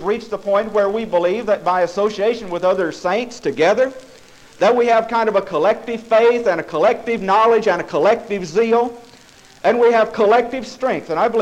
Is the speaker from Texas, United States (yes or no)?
no; Tennessee, United States; remember growing up in Middle Tennessee in what was called then the heart of the Bible Belt.